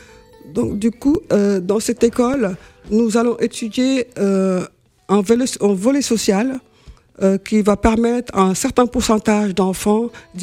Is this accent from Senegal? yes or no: yes; Senegal; now in France; Moi, je suis sénégalaise d'origine.